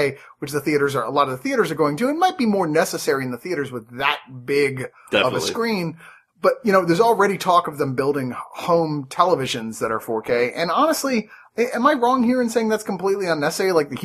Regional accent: Virginia, United States; Well, I'm from Virginia. Let me call some of my relatives

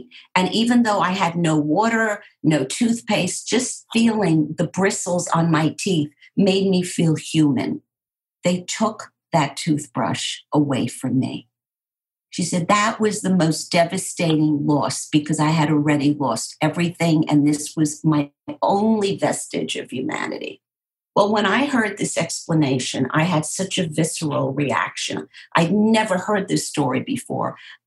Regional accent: Germany; born there; first language German; English is a second language; in German, which is my first language because I was born in Germany

